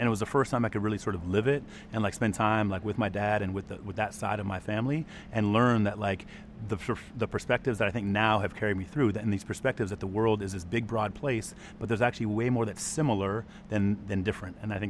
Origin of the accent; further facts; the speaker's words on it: Toronto, Ontario, Canada; growing up in Toronto and sort of having, like, going to elementary school here